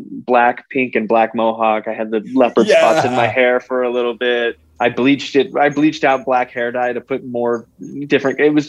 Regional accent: Texas, United States; So I grew up in Texas. That's the cowboy.

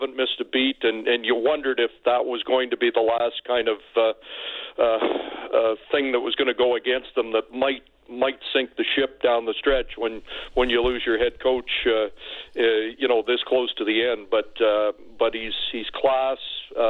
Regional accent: Toronto, Ontario, Canada; I grew up in Toronto.

